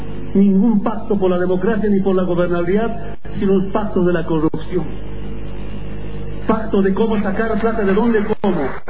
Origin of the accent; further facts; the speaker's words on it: Bolivia; Estamos en la obligación como bolivianos entendernos para cambiar esta forma de discriminar a los pueblos